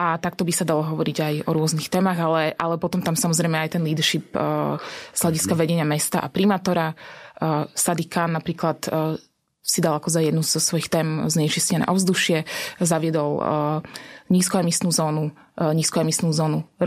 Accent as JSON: {"language": "Slovak", "town": "Bratislava", "region": "Bratislava Region", "country": "Slovakia", "tie": "born or raised there", "said": "prečo som sa rozhodla po skoro 20 rokoch vrátiť sa do Bratislavy, čo je moje rodné mesto. A pre mňa sa ako keby dosť emotívne spája a asi s tým obdobím, keď som tu vyrastala. A v 89. som mala 6 rokov"}